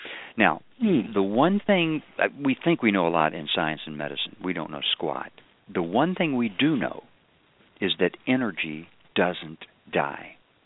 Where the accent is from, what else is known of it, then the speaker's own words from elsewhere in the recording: Kentucky, United States; She's from South Carolina. I'm from Kentucky.